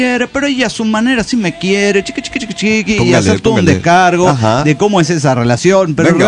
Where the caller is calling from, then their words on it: Mexico City, Mexico; del Distrito Federal.